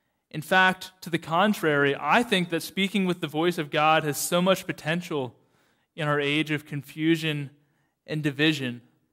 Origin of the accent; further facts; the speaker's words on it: United States; As an American, I remember that day very, very vividly.